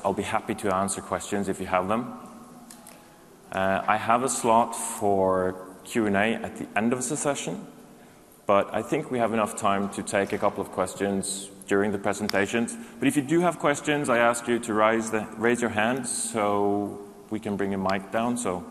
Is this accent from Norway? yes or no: yes; Norway; I'm from Norway.